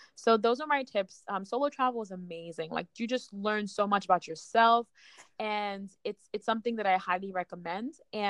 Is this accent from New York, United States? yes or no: yes; New York, United States; And I'm from New York, so New York to Chicago is not that far.